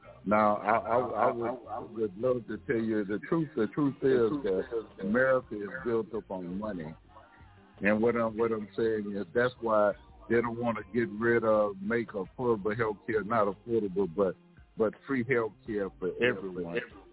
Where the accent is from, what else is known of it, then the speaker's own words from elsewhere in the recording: Louisiana, United States; I know a lot of you guys are from Mobile, Alabama. I'm from Louisiana. And we have the hurricane.